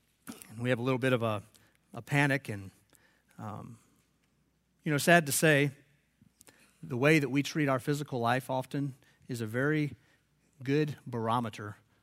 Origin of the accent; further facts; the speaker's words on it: North Carolina, United States; now in Florida, United States; we're not any strangers to hurricanes here, being in Florida, and I grew up in North Carolina